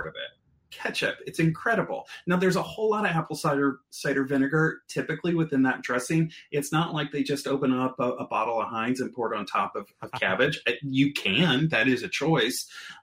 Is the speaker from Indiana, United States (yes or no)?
yes; Indiana, United States; So I grew up in Indiana, and we ate fish all the time.